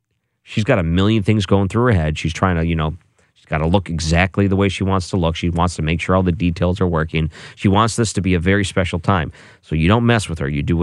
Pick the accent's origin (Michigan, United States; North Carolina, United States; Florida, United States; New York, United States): Michigan, United States; When I was a kid, we used to take field trips to Henry Ford Museum. I grew up outside Detroit.